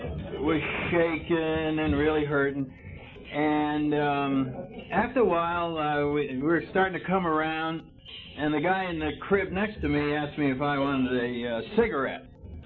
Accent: Connecticut, United States; I come from the East Coast, up in Connecticut, and was brought up there, very conservative parents

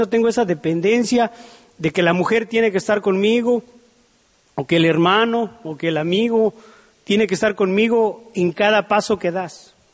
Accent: Mexico City, Mexico; also born or lived in Tlaxiaco; soy descendiente de indígenas mixtecos de la Mixteca oaxaqueña. Aunque yo crecí en la Ciudad de México, yo nací en un pueblecito que se llama Tlaxiaco, Oaxaca, en México. Y me siento orgulloso de eso.

